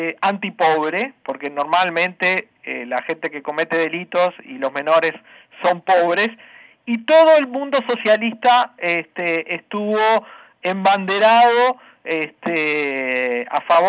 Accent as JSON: {"language": "Spanish", "country": "Uruguay", "said": "es lo que nos pasa a los uruguayos, porque a los uruguayos, no tanto como la Argentina, acá es un país de mucha cultura política"}